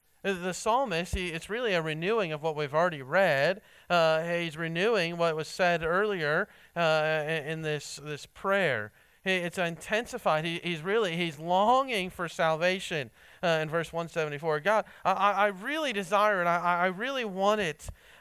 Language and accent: English; Ohio, United States; I remember growing up, I grew up in Ohio, so obviously north of here, we'd get lots and lots of snow